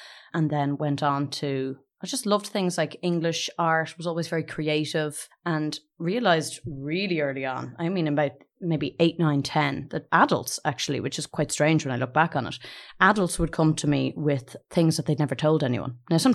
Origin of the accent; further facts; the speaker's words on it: Dublin, Leinster, Ireland; Okay, so I grew up in Dublin.